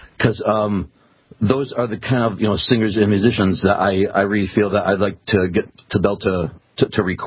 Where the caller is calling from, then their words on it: Wisconsin, United States; Wisconsin.